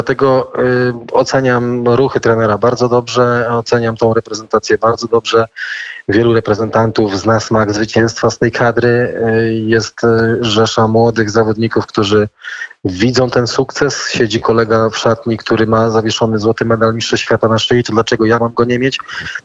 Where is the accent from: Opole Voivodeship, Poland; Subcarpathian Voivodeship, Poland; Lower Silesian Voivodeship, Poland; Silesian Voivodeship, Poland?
Opole Voivodeship, Poland; Nysa; jestem dumny, że jesteśmy krajanami, bo pochodzimy razem z Nysy